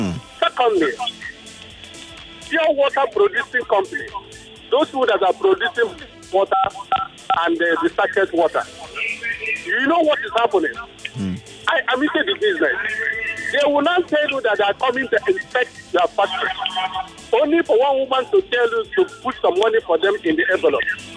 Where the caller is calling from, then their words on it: Apapa, Lagos, Nigeria; I'm calling from Apapa.